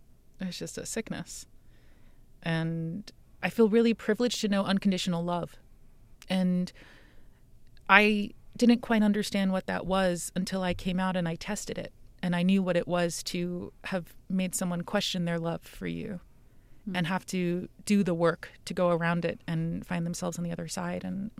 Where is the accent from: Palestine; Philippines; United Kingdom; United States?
United States; born or raised there